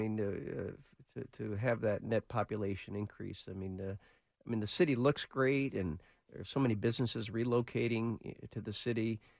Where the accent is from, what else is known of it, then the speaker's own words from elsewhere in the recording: Detroit, Michigan, United States; So I travel around the country, and I tell people I'm from Detroit, and inevitably, people say, I got to get to Detroit.